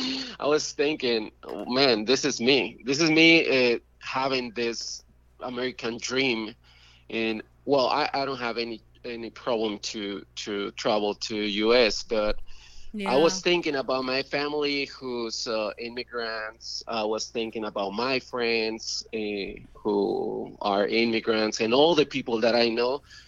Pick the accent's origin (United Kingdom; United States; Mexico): Mexico; Mexico City; English is a second language; I'm from Mexico City.